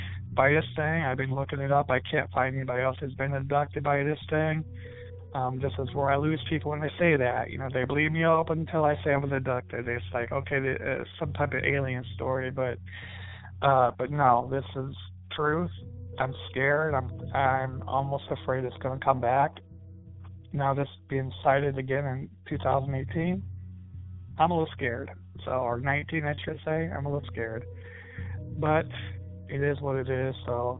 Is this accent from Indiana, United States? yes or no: yes; Fort Wayne, Indiana, United States; I'm from Fort Wayne, Indiana.